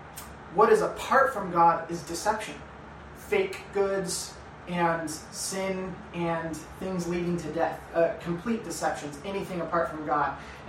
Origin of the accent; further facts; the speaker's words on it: Hanford, California, United States; growing up in Hanford in the Valley, there's fog all the time.